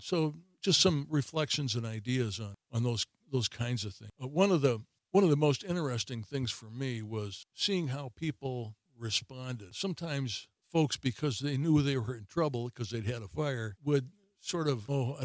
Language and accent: English; Chicago, Illinois, United States; As I say, I grew up in Chicago, so taking a position out in a rural community like Spring Green was just a very different thing.